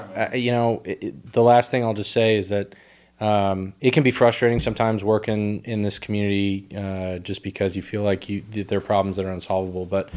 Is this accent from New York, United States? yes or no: no; Texas, United States; I go to Italy and I tell people like I'm from Texas. They're like, oh, you're a cowboy?